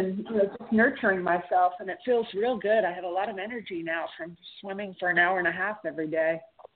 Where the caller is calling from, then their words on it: California, United States; Hi, this is … from California.